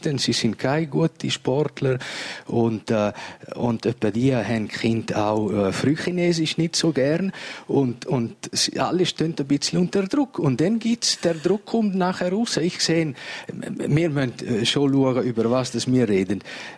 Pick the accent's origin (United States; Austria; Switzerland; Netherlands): Switzerland; Poschiavo, Graubünden; Ich bin in einer Familie in Poschiavo aufgewachsen.